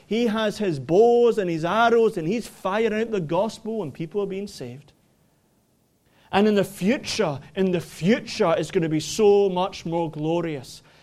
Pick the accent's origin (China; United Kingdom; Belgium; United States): United Kingdom; Scotland; You come to my home country, many cities had gates and walls. You go to Dundee, you'll see a remnant of the wall. You go to Edinburgh, there were remnants of a wall. Glasgow, you see remnants of a wall.